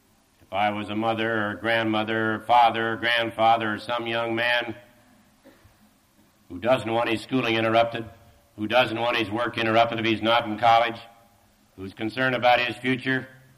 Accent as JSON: {"language": "English", "region": "Kansas", "country": "United States", "tie": "born or raised there", "said": "or my home state of Kansas"}